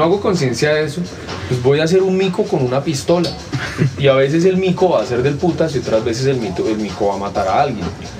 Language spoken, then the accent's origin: Spanish; Bogotá, Colombia; Pero yo soy latino, soy como caribeño, dicen por ahí que parezco caleño, pero no, insisto, los bogotanos también, hay muchos tipos de bogotanos y existimos unos que somos muy, muy salseros, muy rumberos, muy bailadores